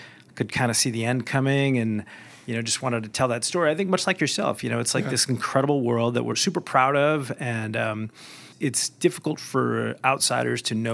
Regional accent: Rochester, New York, United States; I am from the East Coast, moved around a little bit, but went to high school in Rochester, New York.

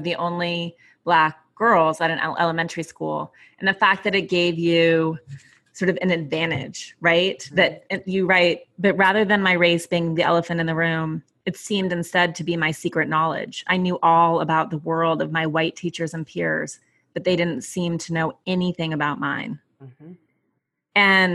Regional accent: Montana, United States; I grew up in Montana, you know?

